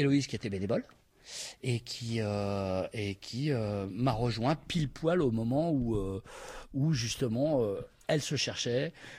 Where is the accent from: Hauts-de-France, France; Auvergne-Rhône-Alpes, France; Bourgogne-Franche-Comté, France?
Auvergne-Rhône-Alpes, France; Lyon; Je suis lyonnais, mais j'habite en Chartreuse, à Corbeil depuis 1999.